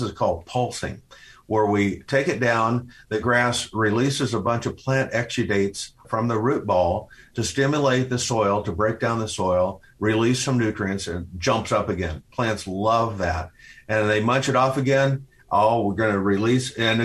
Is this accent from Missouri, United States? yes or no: no; Kansas, United States; Where I grew up in Kansas, we're the last remnant of what's called the tall grass prairie.